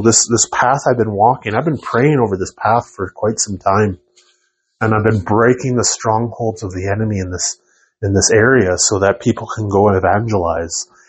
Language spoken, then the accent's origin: English; Northwest Territories, Canada; And I'm from the Northwest Territories, so I know a lot about like wood heat.